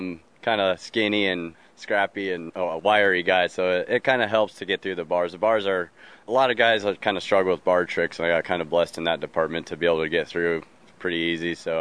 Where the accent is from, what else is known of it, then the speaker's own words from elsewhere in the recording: Carson City, Nevada, United States; also born or lived in Southern California; now in Fort Worth, United States; So I'm from Carson City, Nevada. It's kind of like a farm town country, a little bit slower living, you know. And I had moved to Southern California into the fast pace to change it up